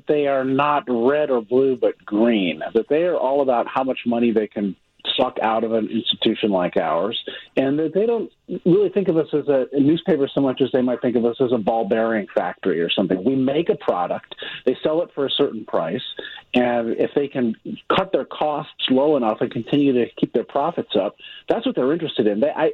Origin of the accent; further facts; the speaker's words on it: Ann Arbor, Michigan, United States; like I grew up in Ann Arbor, Michigan.